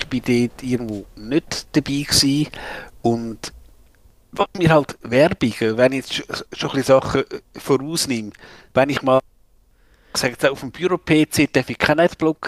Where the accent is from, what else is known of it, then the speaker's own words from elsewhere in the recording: Kappel am Albis, Zurich, Switzerland; Kappel am Albis ist jetzt, ja, da bin ich irgendwo aufgewachsen in der Nähe